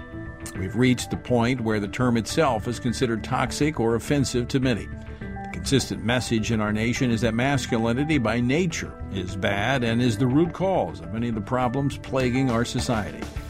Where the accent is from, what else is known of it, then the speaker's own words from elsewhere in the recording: Oklahoma, United States; When I grew up in Oklahoma, and we went on choir tour when I was in high school in Odessa.